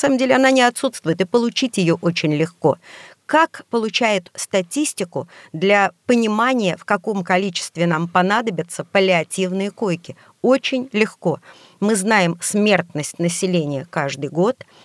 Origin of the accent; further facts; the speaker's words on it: Moscow, Russia; Ну, если спросите и про Москву, расскажу, конечно, это мой родной город.